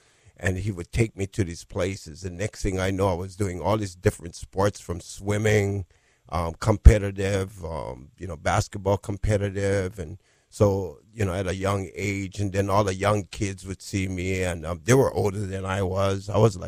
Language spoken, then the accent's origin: English; Papakolea, Hawaii, United States; I grew up in Papakolea, a Hawaiian homestead on the mountains.